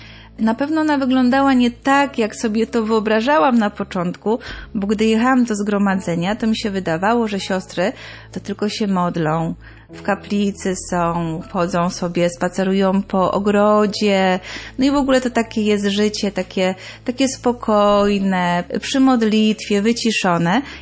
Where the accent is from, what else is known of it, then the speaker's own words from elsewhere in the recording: Szczecin, West Pomeranian Voivodeship, Poland; ja pochodzę ze Szczecina